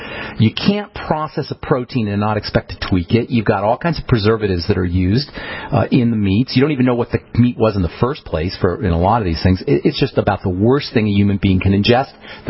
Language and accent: English; New York City, New York, United States; I'm from Queens. Yeah, that's where I'm from, that area too.